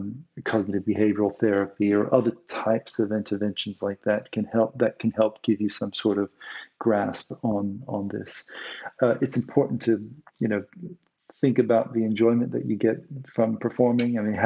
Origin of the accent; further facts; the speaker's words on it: South Carolina, United States; moved away as an adult; now in United Kingdom; Yeah, I'm from South Carolina.